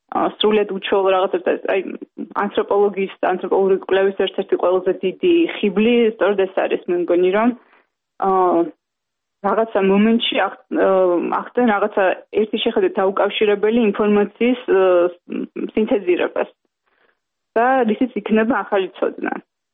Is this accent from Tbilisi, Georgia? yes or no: yes; Tbilisi, Georgia; დავიბადე თბილისში, გავიზარდე თბილისში და ჩემი ცხოვრების უდიდესი ნაწილი ჭიდროდ არის დაკავშირებული ამ ქალაქთან